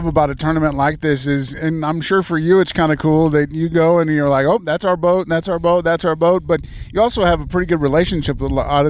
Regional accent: Midwest, United States; You know, I'm from the Midwest where walleye fishing wasn't that big, but bass fishing was.

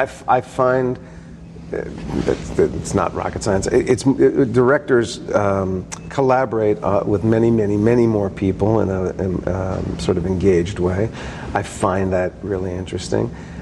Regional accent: New Jersey, United States; I grew up in New Jersey. When I discovered theater, it was all about New York.

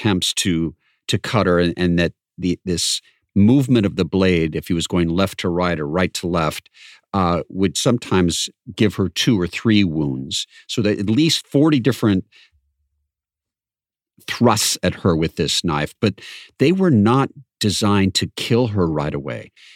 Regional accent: Washington, United States; he's from my home state of Washington. In fact, this murder case was just about 8 miles from where I grew up.

